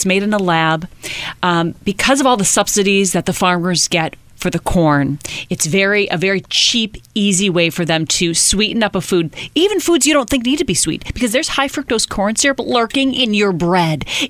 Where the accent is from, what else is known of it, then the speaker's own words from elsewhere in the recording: Minnesota, United States; You know, I grew up in Minnesota, land of cows.